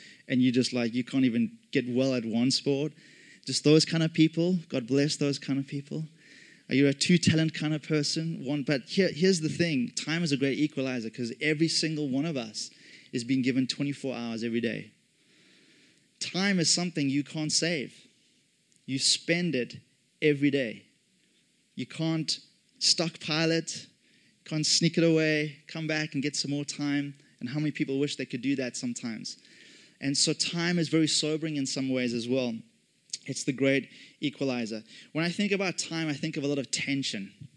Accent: South Africa; also born or lived in England; now in Toronto, California, United States; I was born in England, but lived the majority of my life in South Africa.

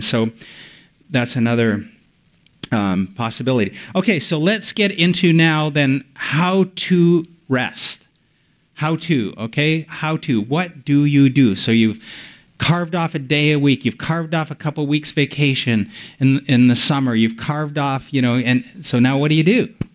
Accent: Canada; also born or lived in United States; I'm Canadian, but we lived a number of years in the U.S.

